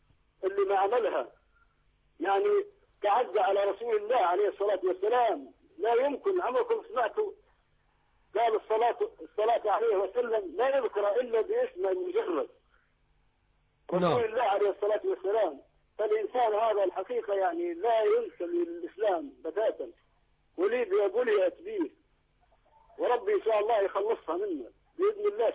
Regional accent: Libya; لا انا ثائر ليبي.

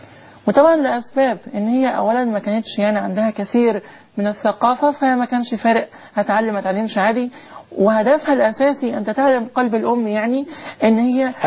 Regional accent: Dinshal, Beheira, Egypt; born there; أنا من مواليد قرية اسمها دينشال. طبعا قرية دينشال دي من القرى اللي هي موجودة في مركز دمنهور محافظة البحيرة.

